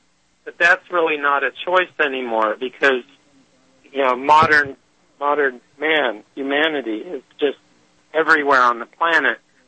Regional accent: Papua New Guinea; I grew up in Papua New Guinea in a natural setting, and I have this connection to the land that many people don't.

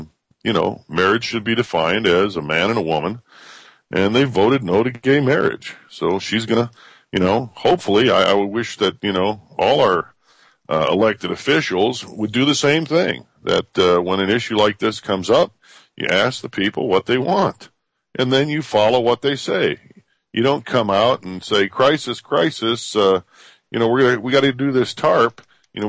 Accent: Ohio, United States; a congressman from my home state of Ohio

